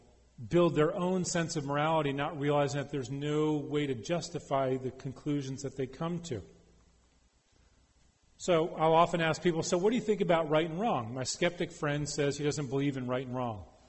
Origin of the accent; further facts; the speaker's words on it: Connecticut, United States; wait a second, I grew up in Connecticut. I know what the size of Rhode Island is.